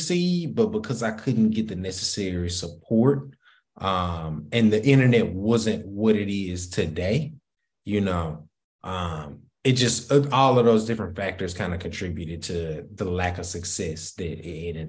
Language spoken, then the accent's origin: English; Raleigh, North Carolina, United States; also born or lived in Memphis, Tennessee; I grew up, first half of my life, I grew up in Orange Mound. Second half of my life, I grew up in Raleigh.